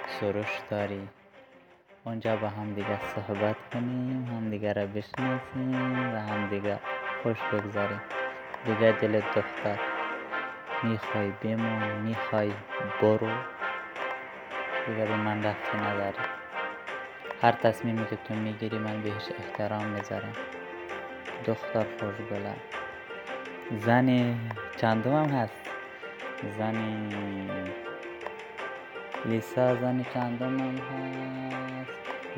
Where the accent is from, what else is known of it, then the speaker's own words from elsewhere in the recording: Afghanistan; من از افغانستان هستم.